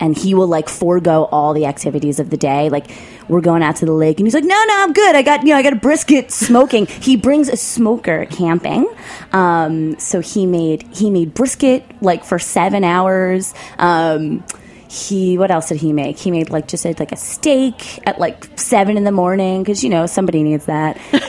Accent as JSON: {"language": "English", "town": "Queens", "region": "New York", "country": "United States", "said": "So, you know, I'm from New York. I'm from Queens."}